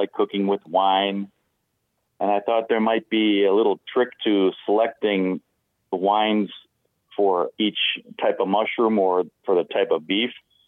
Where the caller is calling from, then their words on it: Carol Stream, Illinois, United States; Carroll Stream, Illinois.